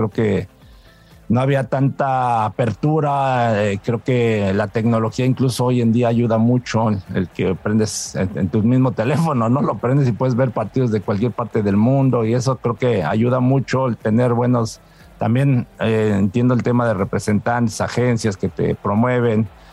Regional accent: Mexico; Y me da gusto por ser, aparte como mexicanos, apoyarnos.

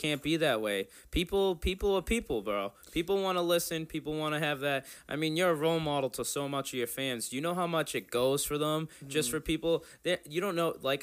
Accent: Rockland, Massachusetts, United States; also born or lived in Brockton; Nah, I'm not from Brockton. I am from Rockland. I was born in Brockton.

